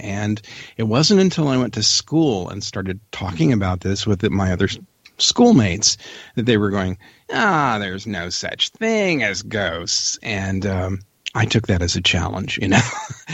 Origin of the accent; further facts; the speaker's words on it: Carrollton, Missouri, United States; I grew up in the Midwest in a little town in Missouri called Carrollton, Missouri, population of about 5,000.